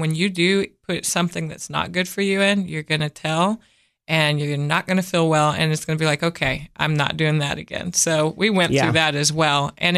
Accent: Arizona, United States; I'm from Arizona, so we'd walk down to the 7-Eleven or Circle K

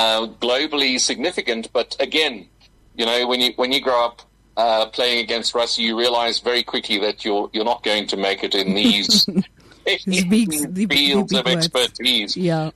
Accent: Eastern Cape, South Africa; born there; I was born in the Eastern Cape. I'm an Eastern Cape baby, I know. And, you know, it's in a small town just outside of Port Elizabeth.

